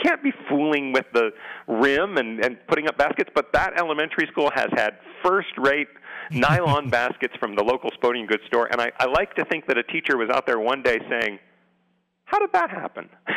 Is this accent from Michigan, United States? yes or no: no; San Diego, California, United States; I grew up in San Diego, and My best friend explained to me that we had to have favorite teams